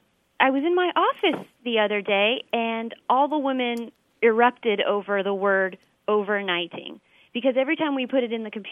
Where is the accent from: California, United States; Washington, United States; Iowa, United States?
California, United States; San Diego; I'm from San Diego, California